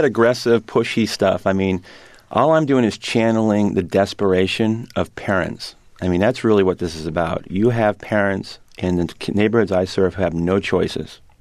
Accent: Cupertino, California, United States; Well, I'm a Californian, and, you know, on Saturday, I'm going to my 30th high school reunion in Cupertino, California, you know, and that was a special place. My mom moved us 7 blocks from San Jose schools to Cupertino schools

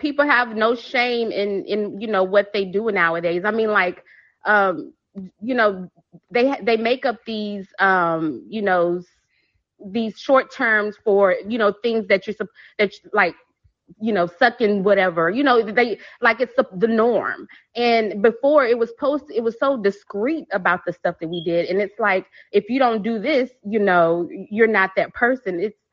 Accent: Texas, United States; I'm sorry, I'm kind of nervous, but anyway, I'm from Texas

